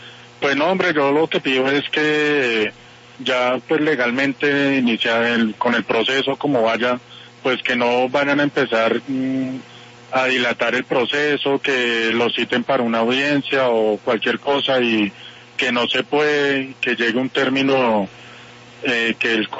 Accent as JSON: {"language": "Spanish", "town": "Topaipí", "region": "Cundinamarca", "country": "Colombia", "moved": "yes", "lives_now": "Bogotá, Colombia", "said": "De Topaipí, Cundinamarca."}